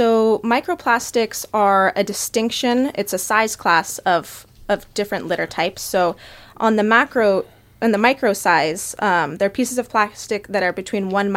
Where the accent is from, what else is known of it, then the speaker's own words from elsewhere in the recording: United States; I use she, her pronouns. And I grew up in Lake Tahoe's North Shore.